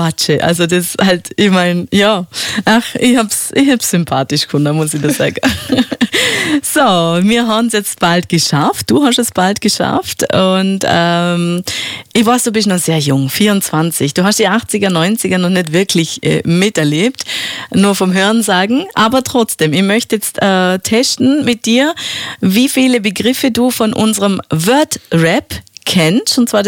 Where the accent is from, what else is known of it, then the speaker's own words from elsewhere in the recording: Bregenz, Vorarlberg, Austria; da gibt es ja manchmal da bei uns in Bregenz